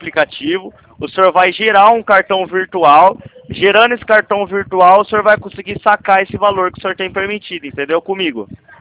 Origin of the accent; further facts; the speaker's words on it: São Paulo, Brazil; Eu sou de São Paulo, moro em São Paulo.